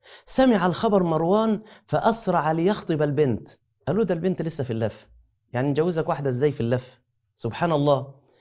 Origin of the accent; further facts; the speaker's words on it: Mansoura, Dakahlia, Egypt; بلغة الفلاحين عندنا في المنصورة